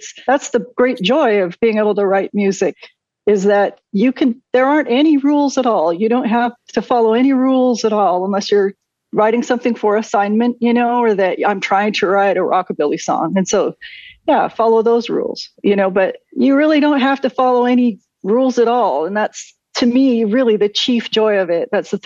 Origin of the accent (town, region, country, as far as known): Oregon, United States; born or raised there